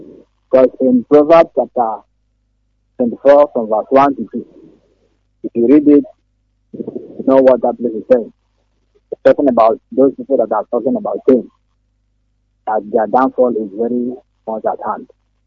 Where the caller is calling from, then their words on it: Aba, Abia, Nigeria; From Aba. From Aba.